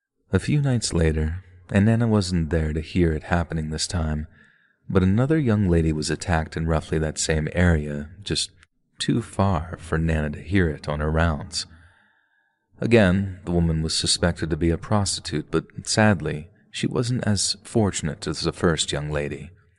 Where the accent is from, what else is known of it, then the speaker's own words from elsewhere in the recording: Coventry, West Midlands, United Kingdom; I was born in Edgewick, which is an area in the English city of Coventry, and I grew up in the 1970s.